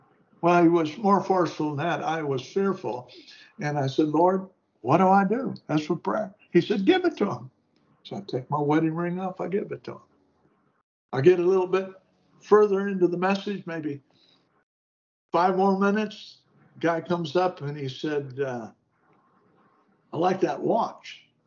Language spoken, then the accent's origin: English; United States; I'm from America, and I'm here to share the gospel with you.